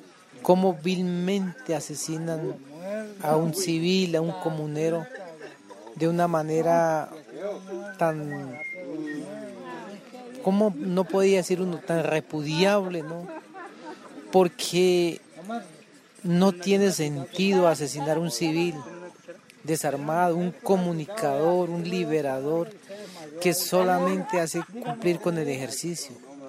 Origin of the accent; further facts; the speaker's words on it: Colombia; Somos personas, somos indígenas, de igual como cualquier colombiano.